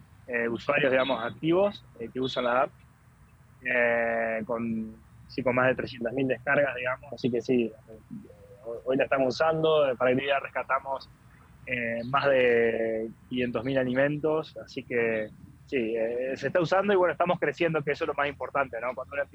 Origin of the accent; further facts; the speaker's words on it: Concordia, Entre Ríos, Argentina; moved away as an adult; also born or lived in Buenos Aires; now in Mexico; Yo soy de Concordia, me seguí. Así que sí, de Concordia, pero bueno, viví sí toda mi vida, hasta después bueno me mudé a Buenos Aires justamente un poco por el trabajo y hacer la maestría y bueno, ahora estoy viviendo en México hace un año y medio